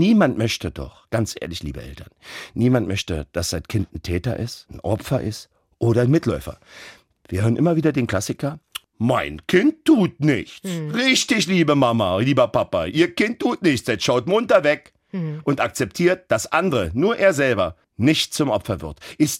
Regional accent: Berlin, Germany; Damals, ich komme aus Berlin-Neukölln. Berlin-Neukölln war damals schon kriminell, ist es heute auch.

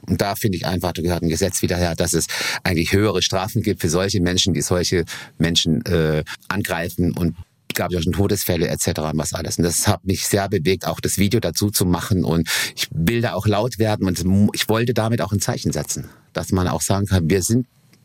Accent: Weil am Rhein, Baden-Württemberg, Germany; also born or lived in Lörrach; Obwohl ich ja aus einer größeren Stadt komme, Kandern auch eine größere Stadt, aber halt, ich war in Weil groß geworden und in Lörrach groß geworden.

